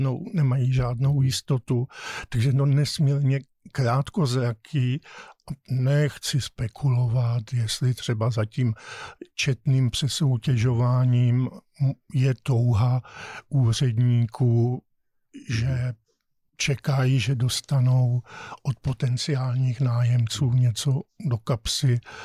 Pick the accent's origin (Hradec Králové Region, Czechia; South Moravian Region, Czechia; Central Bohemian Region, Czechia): South Moravian Region, Czechia; Brno; my jsme v Brně, jsem z Brna